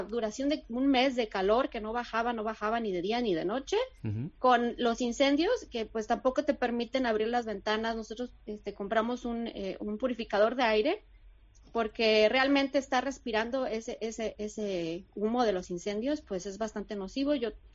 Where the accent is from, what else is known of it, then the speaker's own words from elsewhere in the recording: Mexico; now in Canada; Para mí, que soy mexicana, 49 grados centígrados, o sea, no los vivo ni siquiera en el norte de México. Yo soy de una zona desértica, es una temperatura extrema.